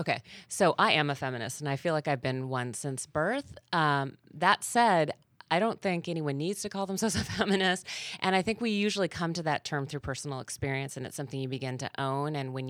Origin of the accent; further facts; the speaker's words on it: Fargo, North Dakota, United States; So I was raised in Fargo, North Dakota. My mom was a stay-at-home mom, breadwinner dad, three daughters.